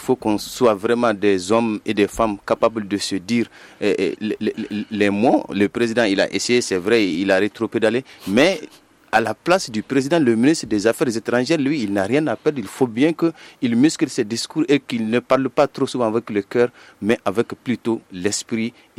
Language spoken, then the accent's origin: French; Timbuktu, Tombouctou, Mali; Et au nord, moi, je suis bien de Tombouctou et je sais pourquoi je le dis.